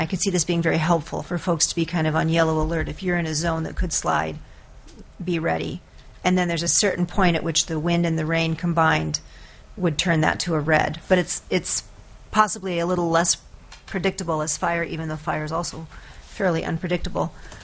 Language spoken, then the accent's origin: English; Sitka, Alaska, United States; My hometown of Sitka will communicate it.